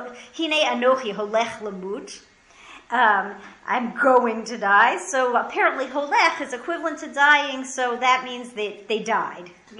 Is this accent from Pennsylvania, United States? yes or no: no; Washington, District of Columbia, United States; I'm from Washington, D.C., so I think I was raised to think, you know, like the government knows what they're doing.